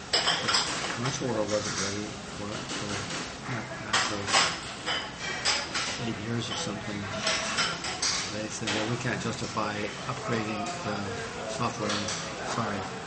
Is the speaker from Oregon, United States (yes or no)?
yes; Oregon, United States; now in Palo Alto, United States; Oh, no, I grew up in Oregon.